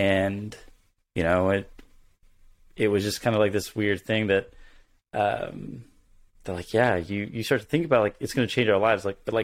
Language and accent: English; Bedford, Texas, United States; born there; also born or lived in Atlanta / San Diego; I am a Pakistani-American. I was born in Bedford, Texas, so not too far away at all. And, kind of lived around the world. I mean, not around the world, but around the country a little bit. Atlanta, San Diego, back to Texas.